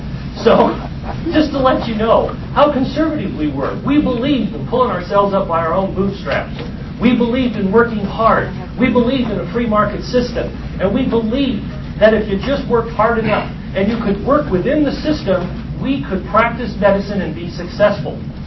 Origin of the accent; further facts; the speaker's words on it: Nebraska, United States; I grew up in Nebraska. I have a farm and ranch background.